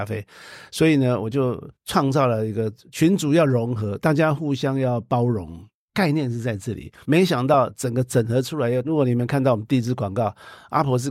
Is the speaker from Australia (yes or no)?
no; Dadaocheng, Taipei, Taiwan; born there; 我是那个大道城出生的，我读蓬莱国小的啊